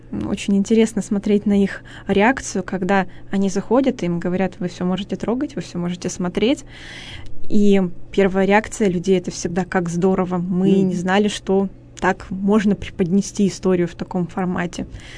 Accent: Revda, Sverdlovsk Oblast, Russia; я родом из Ревды, работала в Ревдинском краеведческом музее.

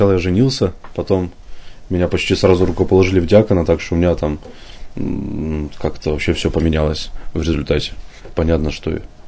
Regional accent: Yekaterinburg, Sverdlovsk Oblast, Russia; born there; Мне 26 лет. Я родился в Екатеринбурге.

